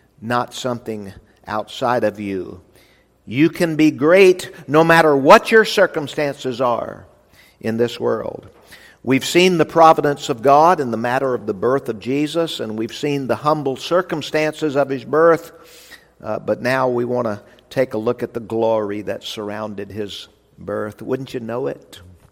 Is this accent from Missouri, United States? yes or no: no; Memphis, Tennessee, United States; born there; I was born right here in Memphis in Methodist Hospital.